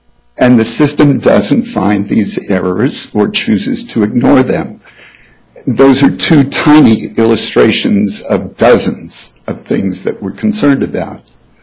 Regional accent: Boulder, Colorado, United States; I'm from Boulder, Colorado.

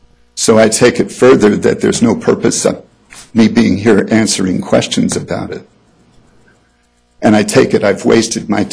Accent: Boulder, Colorado, United States; I'm from Boulder, Colorado.

